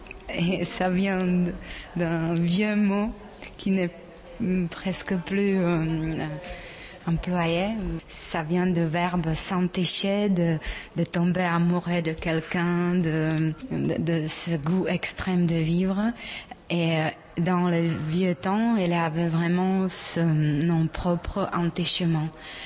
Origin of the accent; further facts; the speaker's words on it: Prague, Czechia; French is a second language; moved away as an adult; Je suis née à Prague et depuis assez petite, j'ai étudié la langue française